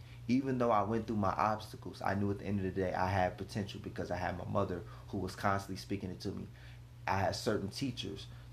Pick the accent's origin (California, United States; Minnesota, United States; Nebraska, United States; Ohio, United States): Ohio, United States; Cincinnati; And I'm from Cincinnati, so where I'm from, you talking bad on people, or you talking against somebody.